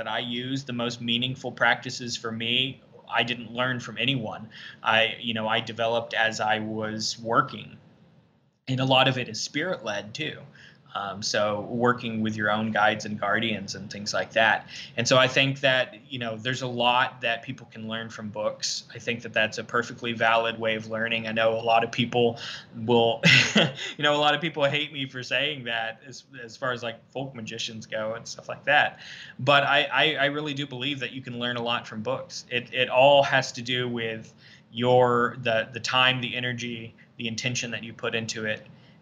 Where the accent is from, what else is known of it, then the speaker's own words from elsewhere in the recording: the Ozarks, United States; I grew up here in the Ozarks around some mountainy people